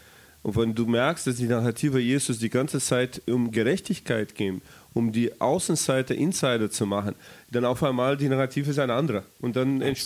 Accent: Brazil; im Moment für mich als Brasilianer besonders wichtig, gerade wenn ich mit anderen Brasilianern auch rede

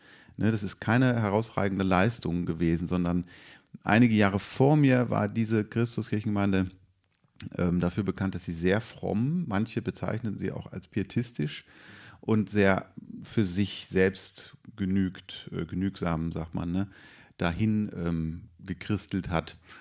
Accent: Wuppertal, North Rhine-Westphalia, Germany; also born or lived in Berlin / Köln / Münster / Bonn; ich bin aber in Wuppertal groß geworden, also im Bergischen, habe aber immer zu Düsseldorf meine Bezüge gehabt, war zwischendurch in Berlin und Köln und Münster und Bonn auch noch.

